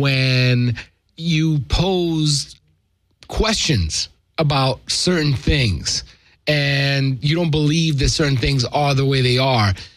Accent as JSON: {"language": "English", "region": "New York", "country": "United States", "said": "I'm from New York."}